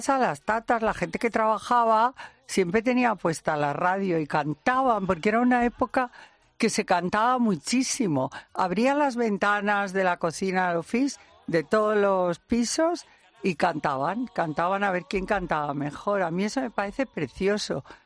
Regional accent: Logroño, La Rioja, Spain; also born or lived in León; yo nací en León, pero no viví en León. Nada más nacer, a mi padre le destinaron a Logroño, ciudad que adoro. Si tenemos oyentes en Logroño, fui al colegio de la Compañía de María.

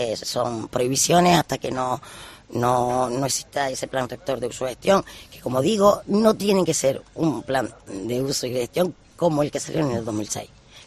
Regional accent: Canary Islands, Spain; me gusta mucho caminar en mi tierra, porque además me gusta todo y cada uno de sus rincones. Y desde la Montaña Bermeja se ve todo el archipiélago Chinijo

